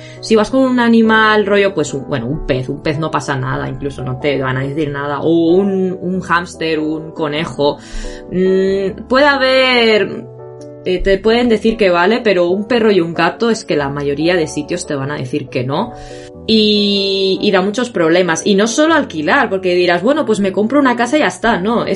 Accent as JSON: {"language": "Spanish", "country": "Spain", "tie": "born or raised there", "moved": "yes", "lives_now": "Japan", "said": "España, porque al final es de donde vengo, ¿no? Y donde he vivido gran parte de mi vida."}